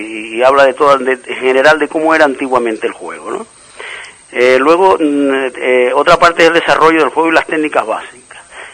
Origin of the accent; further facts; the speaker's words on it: Lanzarote, Canary Islands, Spain; now in Tenerife, Spain; Yo soy de Lanzarote, aunque estoy en Tenerife, vivo en Tenerife, pero fui a estudiar para Tenerife y ahí me quedé.